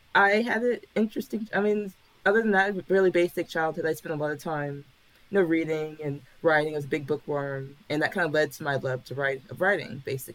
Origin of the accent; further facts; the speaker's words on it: United States; Yeah, I grew up in the U.S. My family is military, so we moved around a bit, but not like internationally. Stayed pretty much around one state, but different parts. We lived in different cities